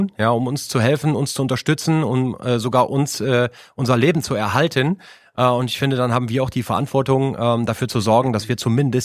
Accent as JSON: {"language": "German", "town": "Grafschaft", "region": "Rhineland-Palatinate", "country": "Germany", "said": "Ich komme ja auch aus dem Bereich Ahrtal, also Grafschaft"}